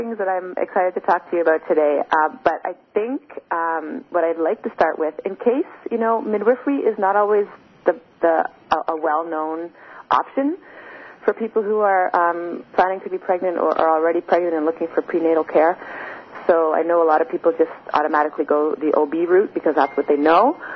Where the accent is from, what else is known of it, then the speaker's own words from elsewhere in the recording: Canada; Yes, I am Canadian.